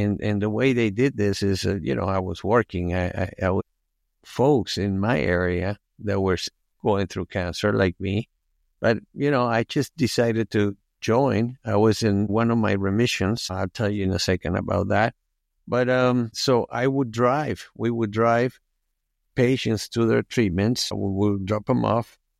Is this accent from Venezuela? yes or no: yes; Venezuela; I was always aware of seeing the less fortunate around me, especially growing up in South America and Venezuela.